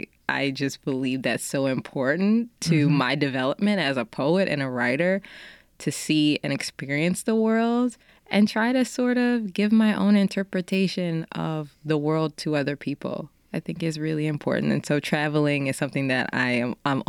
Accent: New Orleans, Louisiana, United States; I grew up in New Orleans. I'm like, I want to see some mountains.

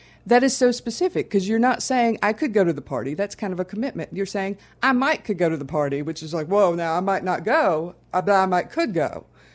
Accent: Virginia, United States; People who are also from Southwest Virginia or the Appalachian region have quickly identified me as one of them. It's a great way to find your fellow Appalachians when you're outside the area.

